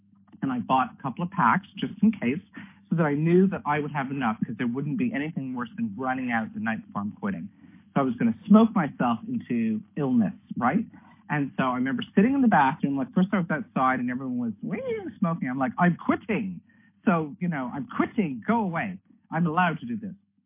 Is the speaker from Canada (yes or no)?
yes; Canada; now in United Kingdom; though I'm Canadian, I live in the UK